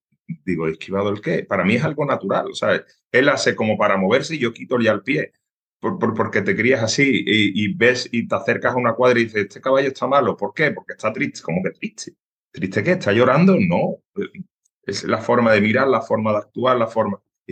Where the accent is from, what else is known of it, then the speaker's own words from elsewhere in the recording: Andalusia, Spain; esa velocidad, que lo llevamos nosotros como andaluces.